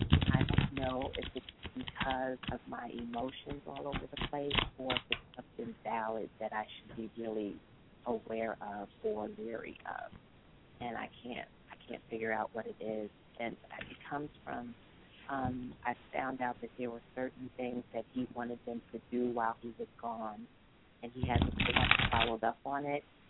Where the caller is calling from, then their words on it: Delaware, United States; I'm calling from Delaware.